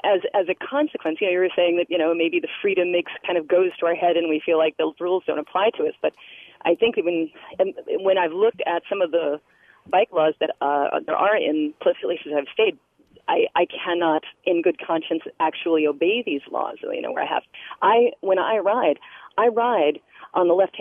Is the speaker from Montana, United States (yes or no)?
no; New York, United States; I grew up in New York